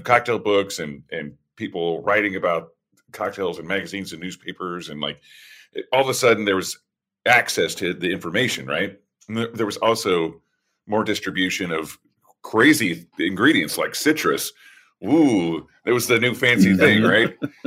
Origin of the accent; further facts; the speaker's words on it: Oklahoma, United States; So like about me being from Oklahoma, it's like, I really like to champion like Oklahoma City and Tulsa as these places that have these great cocktail bars.